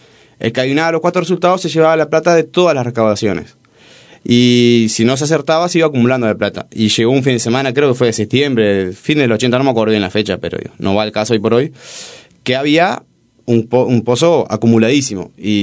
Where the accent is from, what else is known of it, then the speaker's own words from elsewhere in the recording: Salto, Uruguay; Yo soy, lo vuelvo a repetir, soy de Salto. Y en Salto, bueno, en Uruguay en particular, pero en Salto